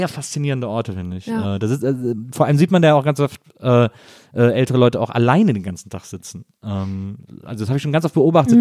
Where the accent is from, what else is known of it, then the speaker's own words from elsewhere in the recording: North Rhine-Westphalia, Germany; da in Wessing, wo ich aufgewachsen bin, in der Nähe, Richtung Bonn in St. Augustin